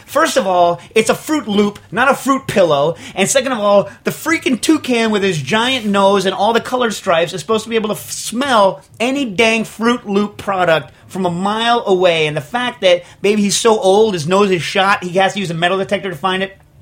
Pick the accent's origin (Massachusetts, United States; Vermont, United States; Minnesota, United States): Vermont, United States; I don't eat cereal. I come from Vermont.